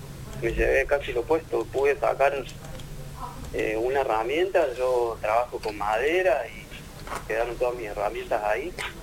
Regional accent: La Falda, Córdoba, Argentina; yo soy de acá, del Valle de Punilla, me crié en La Falda, y el Valle Hermoso, todo por ahí.

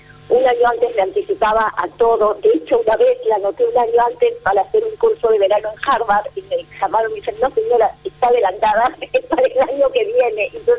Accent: Córdoba, Argentina; Soy cordobesa de Barrio Ituzaingó, I made in Córdoba.

